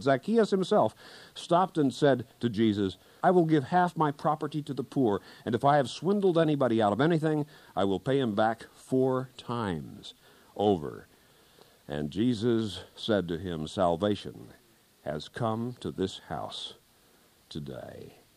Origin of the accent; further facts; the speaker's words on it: Kansas, United States; In one little town in the southwestern corner of my home state of Kansas, there was a fellow everybody called Old Bill.